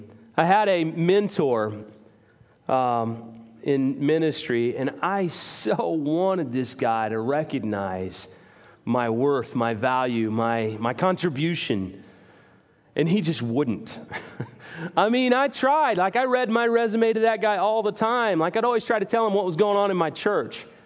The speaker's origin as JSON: {"language": "English", "town": "Salina", "region": "Kansas", "country": "United States", "tie": "born or raised there", "also_born_or_lived": "Texas", "said": "We grew up in Salina, Kansas. Every summer was in Texas. I'm going to go ahead and claim that again, until junior high when I moved there."}